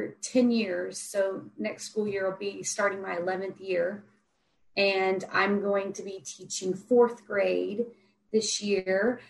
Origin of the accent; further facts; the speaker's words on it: Oklahoma, United States; born there; And my dad is from India and my mom is American. So I was born in Oklahoma and I still live in Oklahoma.